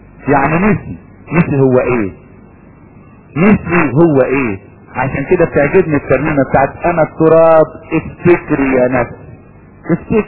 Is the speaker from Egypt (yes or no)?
yes; Upper Egypt, Egypt; وفي حاجة عندنا في الصعيد اسمها المزبلة